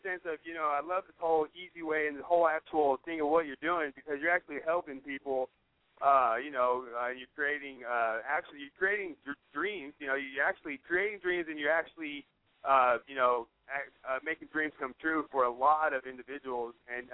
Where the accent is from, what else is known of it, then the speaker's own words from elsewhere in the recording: Austin, Texas, United States; But you know, I'm from Austin myself. You know, I'm from Austin.